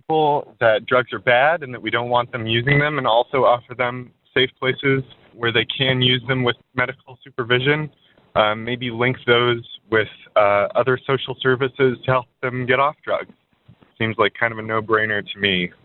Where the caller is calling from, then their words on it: Seattle, Washington, United States; I'm calling from Seattle.